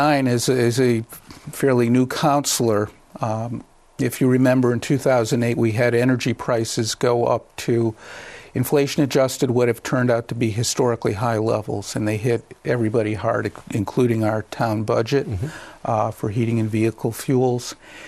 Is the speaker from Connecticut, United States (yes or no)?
yes; Connecticut, United States; Sure. Grew up in Connecticut.